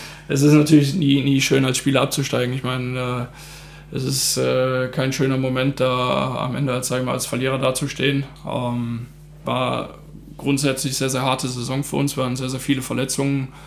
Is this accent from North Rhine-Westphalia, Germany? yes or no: yes; Krefeld, North Rhine-Westphalia, Germany; also born or lived in Cologne; das Krefelder Jahr, irgendwie in meine Heimat zurückzukommen nach 9 Jahren in Köln, war für mich schon schön.